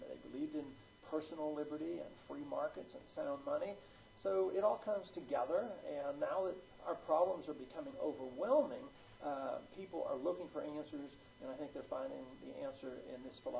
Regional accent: Texas, United States; And ironically, I'm from Texas. I have a nuclear power plant in my district.

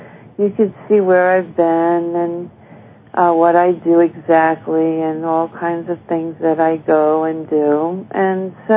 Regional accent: Miami, Florida, United States; Oh, Miami. You know, I was raised in Miami.

